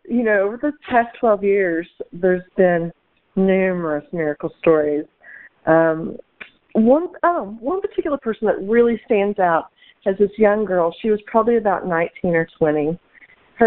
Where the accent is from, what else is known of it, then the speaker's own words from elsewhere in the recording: Kentucky, United States; I'm originally from Kentucky, and so this man was in Kentucky, and I would go back to Kentucky early in my career